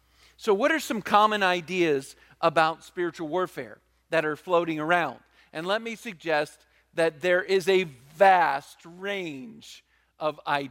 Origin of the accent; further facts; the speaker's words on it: Virginia Beach, Virginia, United States; Growing up in Virginia Beach, I know what it means to experience a hurricane.